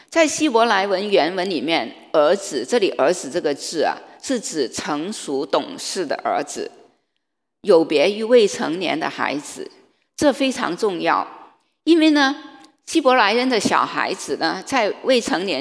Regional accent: China; 我们中国人呢，过年的时候我们喜欢带些礼物去拜年。

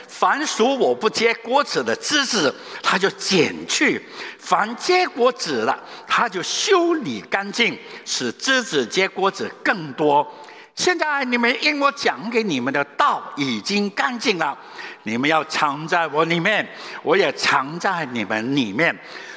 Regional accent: Vietnam; accent: Nanyang; also born or lived in Hong Kong; now in Sydney, Australia; 我是越南华侨，所以你听我的腔调呢，有一些怪怪的，就是南洋的腔调。然后我们在1974年有机会，上帝就把我们带到香港去。

